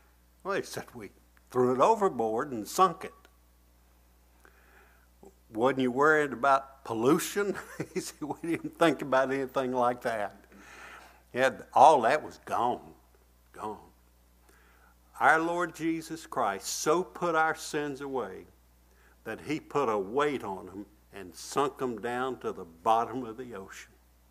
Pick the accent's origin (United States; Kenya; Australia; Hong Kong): United States; Bassett, Virginia; my job at home, when we grew up in Bassett, Virginia, I had to take the garbage out to the trash can